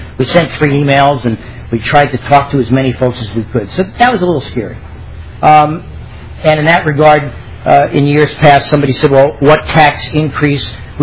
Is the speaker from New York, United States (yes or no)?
yes; New York City, New York, United States; I come from New York City. And so I didn't grow up on a farm.